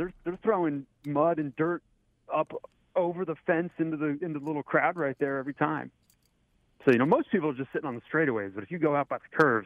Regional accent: Allentown, Pennsylvania, United States; also born or lived in Washington, D.C.; now in Atlanta, United States; I grew up in Allentown. So, Allentown, Pennsylvania, which is way north. It's much colder. And then I've been working my way south since then.

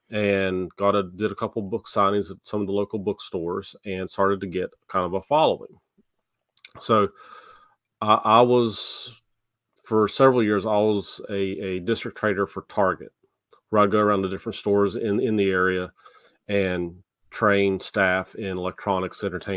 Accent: West Virginia, United States; growing up in West Virginia, I was a big fan of West Virginia Mountaineers.

